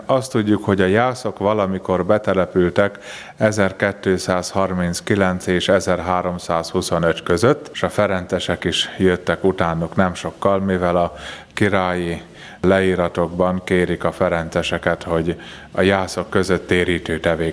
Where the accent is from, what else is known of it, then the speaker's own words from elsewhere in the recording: Jászberény, Jász-Nagykun-Szolnok, Hungary; Igen, én valóban jászberényi származású vagyok